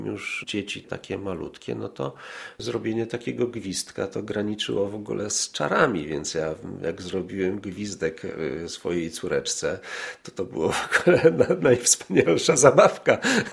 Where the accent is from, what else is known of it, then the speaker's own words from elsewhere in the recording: Lidzbark Warmiński, Warmian-Masurian Voivodeship, Poland; wtedy jeszcze mieszkałem w Lidzbarku Warmińskim, urodziłem się w ogóle tam.